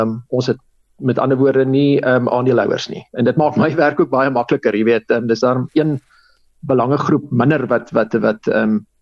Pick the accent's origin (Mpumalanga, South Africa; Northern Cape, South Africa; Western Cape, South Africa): Western Cape, South Africa; Durbanville; also born or lived in Free State; Iemand net vinnig gebore in die Vrystaat, maar groot geword in die Kaap, Durbanville Hoërskool.